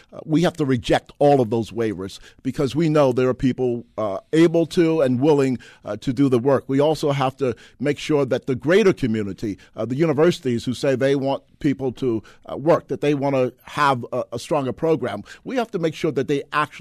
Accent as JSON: {"language": "English", "town": "Baltimore", "region": "Maryland", "country": "United States", "tie": "born or raised there", "said": "You know, I grew up in Latrobe Housing Projects in East Baltimore, and we had a great situation over there when I was growing up."}